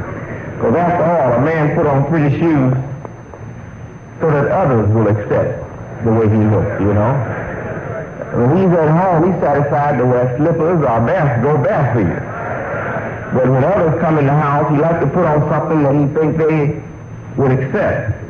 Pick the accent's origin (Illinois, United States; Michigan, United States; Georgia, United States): Michigan, United States; Detroit; born there; I was born in Detroit, but I think my feet was designed in the South.